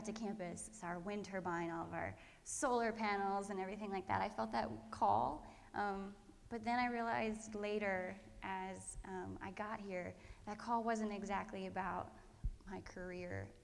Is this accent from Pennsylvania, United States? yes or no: yes; Pennsylvania, United States; For the most part, I grew up in the church. I'm from Pennsylvania